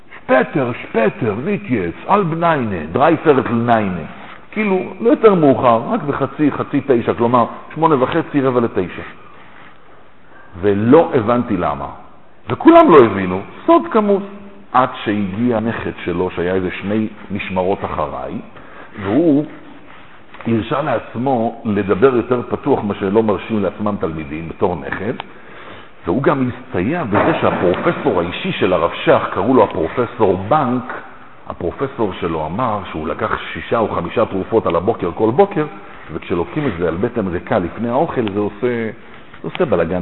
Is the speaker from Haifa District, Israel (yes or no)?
no; Petah Tikva, Central District, Israel; born there; נולדתי בפתח תקווה